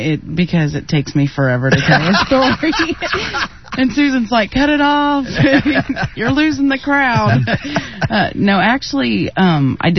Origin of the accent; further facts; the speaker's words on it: Ohio, United States; moved away; I'm from Ohio, moved here 8 years ago